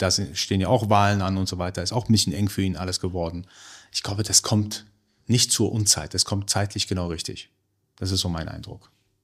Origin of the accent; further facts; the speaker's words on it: Iran; Also ich als Iraner